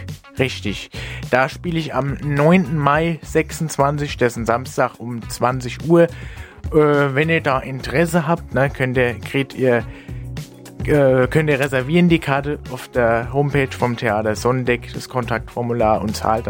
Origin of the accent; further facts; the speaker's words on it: Bavaria, Germany; spendet der Veranstalter direkt an meine Heimatgemeinde Karl am Main